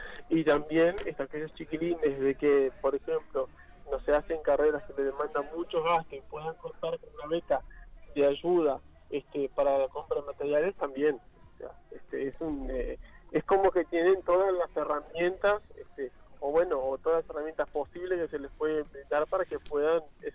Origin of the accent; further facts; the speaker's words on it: Uruguay; como buen uruguayo dejamos siempre para sobre la fecha